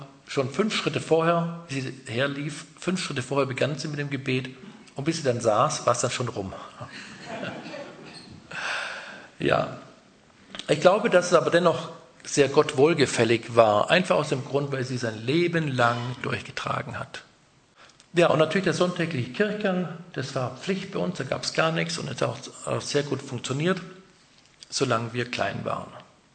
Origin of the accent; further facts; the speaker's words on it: Memmingen, Bavaria, Germany; born there; Genau am 25. September 1950. Die ersten paar Tage durfte ich in Bayern verbringen, im Krankenhaus in Memmingen nämlich. Aber dann aufgewachsen bin ich ja doch auf der württembergischen Seite der Iller. Die Iller ist ja dort die Grenze.